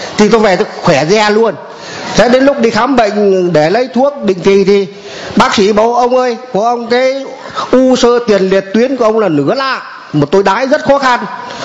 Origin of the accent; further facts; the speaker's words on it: Thanh Hoa, Vietnam; năm nay 74 tuổi, tôi ở người Thanh Hóa, người bên Lương.